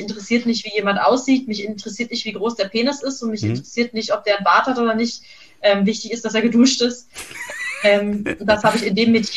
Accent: eastern Germany, Germany; Ich komme aus dem Osten, ja.

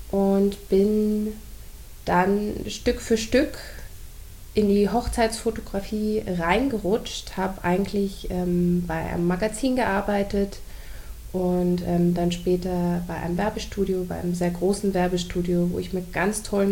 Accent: Rednitzhembach, Bavaria, Germany; komme aus Rednitz-Hembach bei Nürnberg. Wir leben da zu viert in einem wunderschönen Häuschen mit einem großen Garten.

